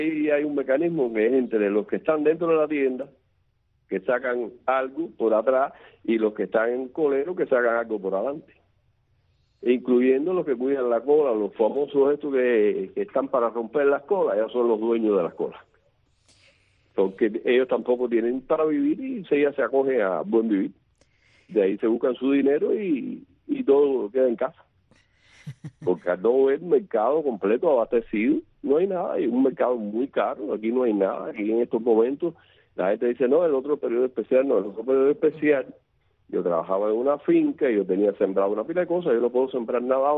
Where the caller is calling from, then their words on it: San Antonio de los Baños, Artemisa, Cuba; De San Antonio de los Baños.